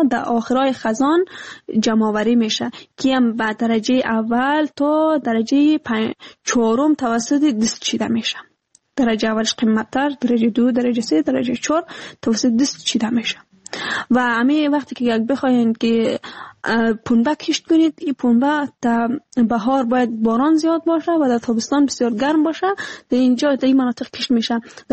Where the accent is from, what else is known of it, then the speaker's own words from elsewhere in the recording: Afghanistan; افغانستان ما همه ما افغان هستیم